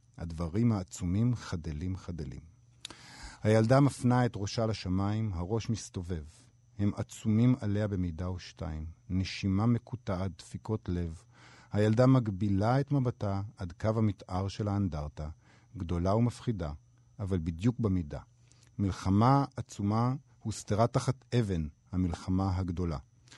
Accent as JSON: {"language": "Hebrew", "town": "Rehovot", "region": "Central District", "country": "Israel", "tie": "born or raised there", "said": "אני זוכר בתור ילד את גן המשחקים בעיר הולדתי רחובות, בגן הבנים"}